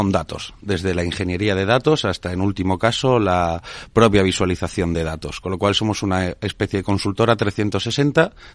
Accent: Andalusia, Spain; yo, por ejemplo, como andaluz, lo puedo comparar con el sector primario

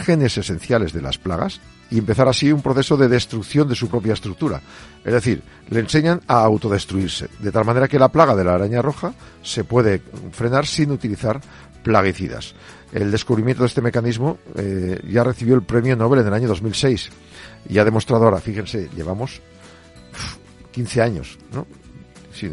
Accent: Burgos, Castile and León, Spain; Yo en mi pueblo, en Burgos, lo hacen.

